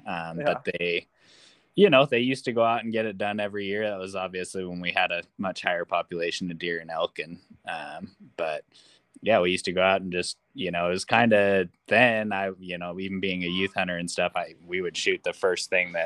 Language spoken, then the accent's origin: English; Idaho, United States; Yep. Cool. I grew up in Idaho, born and raised.